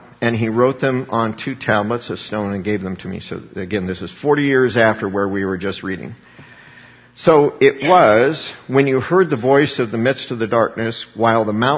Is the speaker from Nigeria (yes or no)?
no; Littleton, Colorado, United States; because I grew up in Littleton.